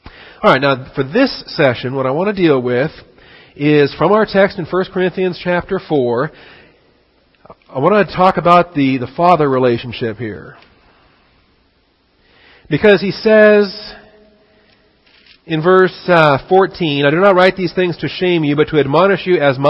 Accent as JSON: {"language": "English", "region": "Washington", "country": "United States", "tie": "born or raised there", "said": "I grew up in Washington State. On the West Coast."}